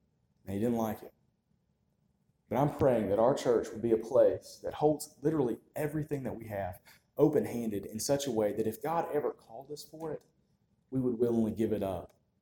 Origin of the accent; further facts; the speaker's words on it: North Carolina, United States; Growing up in North Carolina, one thing that I noticed when I used to work for Kmart back in high school.